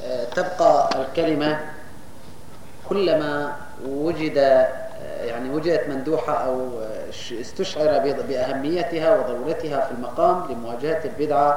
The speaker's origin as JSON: {"language": "Arabic", "country": "Bahrain", "said": "من مثل ما حدث عندنا في البحرين"}